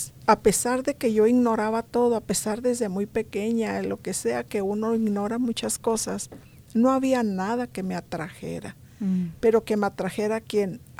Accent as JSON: {"language": "Spanish", "region": "Chihuahua", "country": "Mexico", "said": "Yo soy de Chihuahua, Chihuahua, México."}